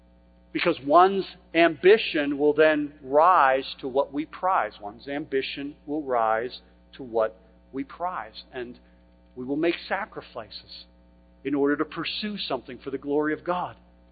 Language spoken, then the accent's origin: English; Philadelphia, Pennsylvania, United States; I'm from Philadelphia, I know places we could move these things.